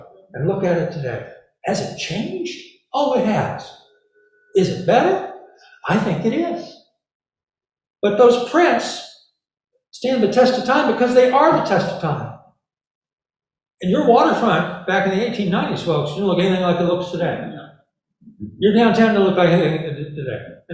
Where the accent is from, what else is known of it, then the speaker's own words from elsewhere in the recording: Missouri, United States; the people I grew up with in Missouri, which are people that worked hard